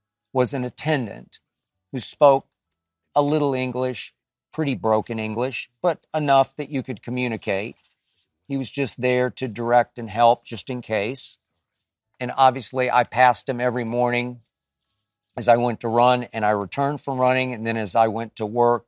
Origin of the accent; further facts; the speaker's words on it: Dallas, Texas, United States; And when I said, I'm from Dallas, Texas, he immediately said, Cowboys.